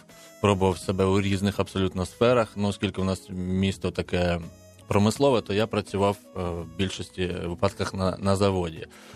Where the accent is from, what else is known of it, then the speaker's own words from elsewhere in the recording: Kamianske, Dnipropetrovsk Oblast, Ukraine; Народився я у місті Кам'янське, яке нині так називається, називалось воно Дніпродзержинськ. Хоча Кам'янське – це назва сторічної давності села, яке там було засноване. Жив я собі в цьому місті